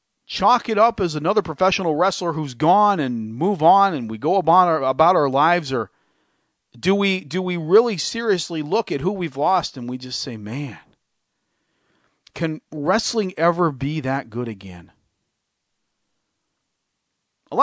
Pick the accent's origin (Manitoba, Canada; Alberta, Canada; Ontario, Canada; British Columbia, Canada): British Columbia, Canada; Vancouver; any one of a number of hospitals in Vancouver if I had a brain leak. And don't get me wrong, I love my hometown, ladies and gentlemen.